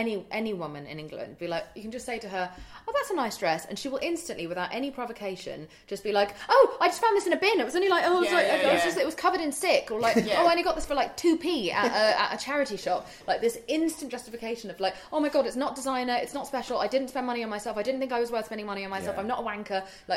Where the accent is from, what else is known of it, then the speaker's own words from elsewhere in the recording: India; because I'm from India